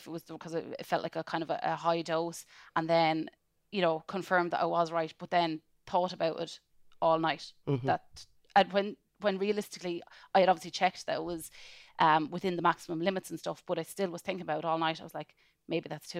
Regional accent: Kilkenny, Leinster, Ireland; now in Dublin, Ireland; I'm from Kilkenny and I'm working in community pharmacy. I did pharmacy in Trinity and Katrina, you were one of my lecturers there and loved it. And I've been working in Dublin ever since. So I'm living in Dublin as long really as I've been living in Kilkenny.

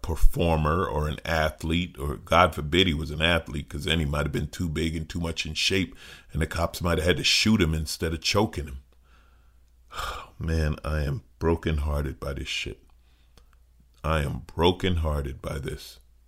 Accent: New York, United States; I'm a city kid. I grew up in New York

